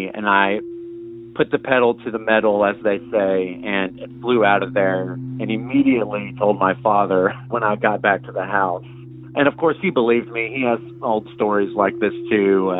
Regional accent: Arkansas, United States; from Arkansas. I'm calling from the Ozarks at the moment.

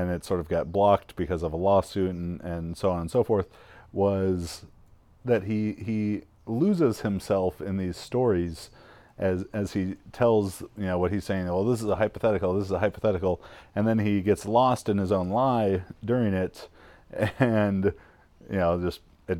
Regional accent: Irvine, California, United States; Maybe because I grew up in Irvine, I went to a high school, about a 50% Asian high school

